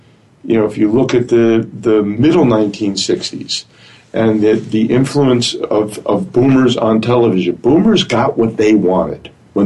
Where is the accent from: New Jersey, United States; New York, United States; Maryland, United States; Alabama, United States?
New Jersey, United States; I mean, I was, you know, a Yankee. I was raised in New Jersey, and I don't think I tasted okra till I was about 30 years old.